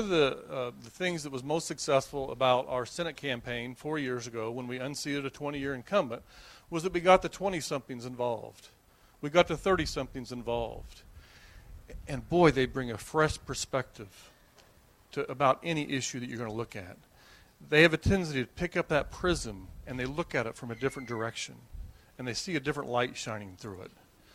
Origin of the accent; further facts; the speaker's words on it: Washington, United States; if I take my state senate hat off and I put my Washingtonian hat on again, I was away from Washington for about 20 years. And 17 years ago, in the year 2000, my wife and I decided to come back here to raise our children. And we came back here because this was home.